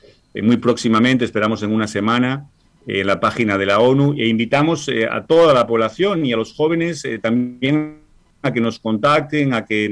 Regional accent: Colombia; moved away as an adult; now in Uruguay; Yo vengo de Colombia, llegué aquí el 1 de agosto

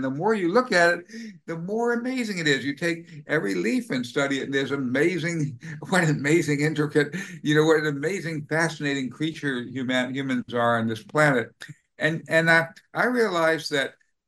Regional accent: Washington, District of Columbia, United States; When I was in growing up in Washington, D.C. and in high school, the Cuban Missile Crisis came along

